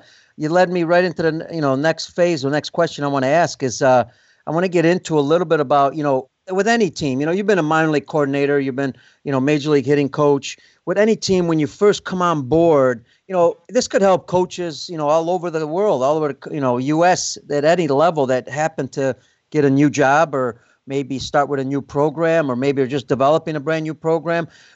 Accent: Chicago, Illinois, United States; Of course, I'm biased being from Chicago and having a paisano on the show, another Italian, that makes me even more proud.

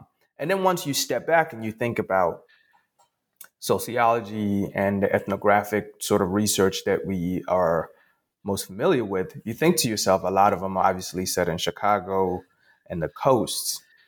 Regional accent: Ghana; now in United States; very familiar to me as somebody from the African continent. I'm born and raised in Ghana, West Africa. I was used to people telling single stories of where I'm from.

